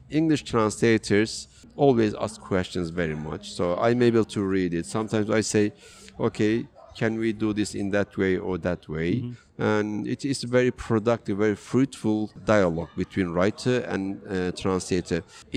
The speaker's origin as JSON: {"language": "English", "country": "Turkey", "first_language": "Kurdish", "second_language": "English", "said": "But Turkish is not my mother tongue. I learned it at school. My mother tongue is Kurdish. When I was little, it was a forbidden language. We couldn't use it. We couldn't find any book in Kurdish."}